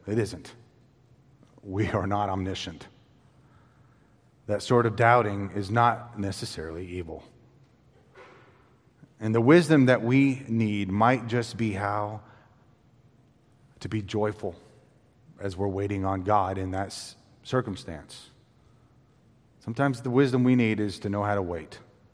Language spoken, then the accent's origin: English; Texas, United States; Now, I grew up in the Texas Panhandle, and it is windy in the Texas Panhandle.